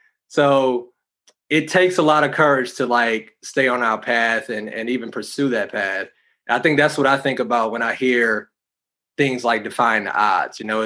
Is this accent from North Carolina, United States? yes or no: yes; Charlotte, North Carolina, United States; Didn't even know I was from Charlotte. Didn't even know I lived here or whatever.